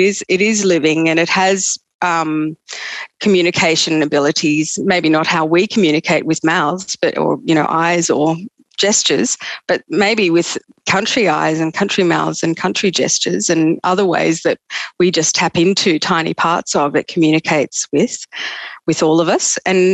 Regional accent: Sydney, New South Wales, Australia; born there; But I was born here in Sydney

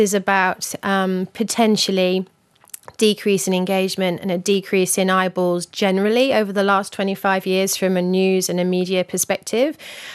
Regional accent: England, United Kingdom; Yeah, I'm from England, where direct and data has been going for the last 30, 40 years.

